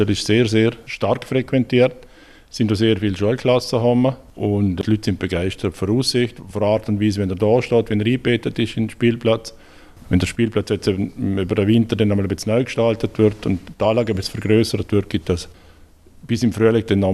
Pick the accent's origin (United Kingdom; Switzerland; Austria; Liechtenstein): Liechtenstein; Schaan; An Gemeinde Schaan gefällt mir eigentlich alles. Im Großen und Ganzen, es ist meine Heimat, ich fühle mich wohl da. Und ich könnte mir eigentlich nicht vorstellen, irgendwo anders zu leben.